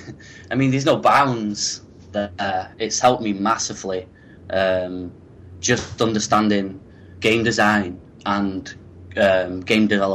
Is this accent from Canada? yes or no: no; Manchester, North West England, United Kingdom; I am 24 from Manchester and I'm studying the game design course.